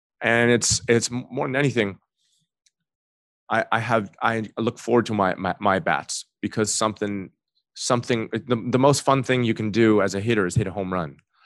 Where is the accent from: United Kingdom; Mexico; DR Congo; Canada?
Canada; born or raised there